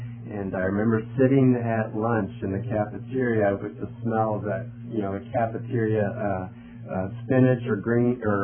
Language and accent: English; Delaware, Ohio, United States; he was in Delaware, Ohio, my hometown